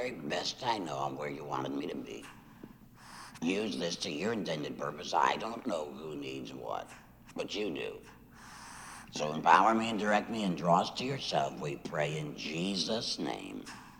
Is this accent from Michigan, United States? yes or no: yes; Detroit, Michigan, United States; also born or lived in South Carolina; I'm a country boy. I was raised most in Detroit, born in South Carolina, went back there and graduated from high school and college.